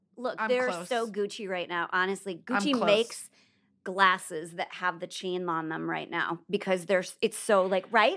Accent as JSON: {"language": "English", "region": "Nebraska", "country": "United States", "said": "Well, I'm from Nebraska."}